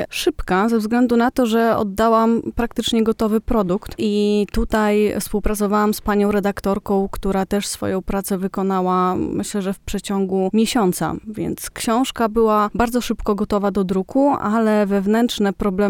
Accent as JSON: {"language": "Polish", "town": "Szczytno", "region": "Warmian-Masurian Voivodeship", "country": "Poland", "tie": "born there", "said": "Urodziłam się na Mazurach, w Szczytnie. Od 2009 roku mieszkam na Warmii"}